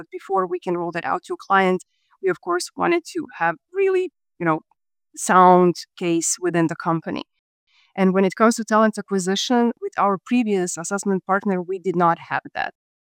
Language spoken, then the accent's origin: English; Croatia; now in Serbia; I am originally from Croatia, but I live in Serbia.